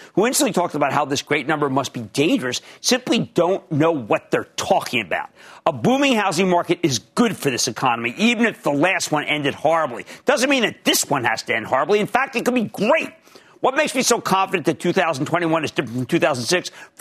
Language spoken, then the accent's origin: English; New Jersey, United States; Brandon in my home state of New Jersey.